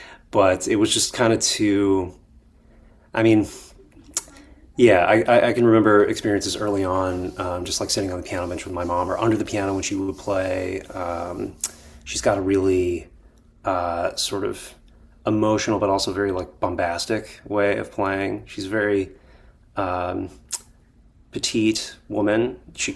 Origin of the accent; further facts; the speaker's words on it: Dallas, Texas, United States; But I tell people I'm from Dallas because I went to high school in Dallas.